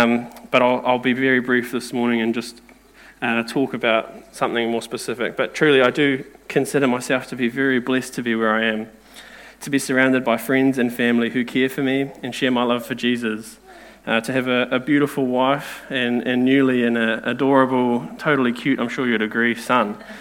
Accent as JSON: {"language": "English", "town": "Dannevirke", "region": "Manawatū-Whanganui", "country": "New Zealand", "tie": "born there", "said": "I was born in Dannevirke. Probably explains a lot."}